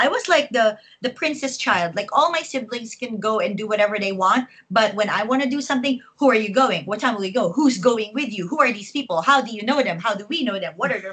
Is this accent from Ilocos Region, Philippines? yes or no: no; Manila, Metro Manila, Philippines; I grew up in Manila, yes.